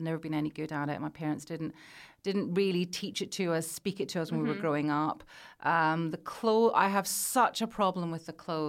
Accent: Scotland, United Kingdom; I'm from Scotland

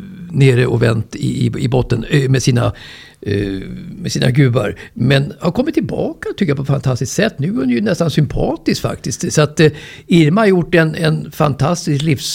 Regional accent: Saltsjöbaden, Stockholm County, Sweden; Han kom ju från Orminge och jag kommer från Saltsjöbo.

